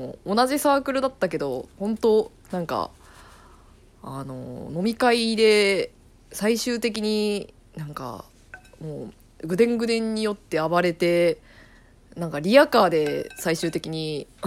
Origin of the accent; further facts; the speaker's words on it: Hiroshima, Japan; accent: Hiroshima dialect; ありがとうございましたに広島弁が出るって何なんだろう